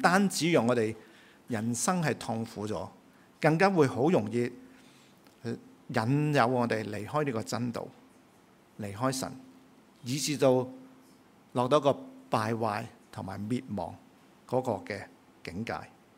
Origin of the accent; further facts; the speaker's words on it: Hong Kong; 咁我哋香港人嚟讲咧，就好容易听到一句咁嘅说话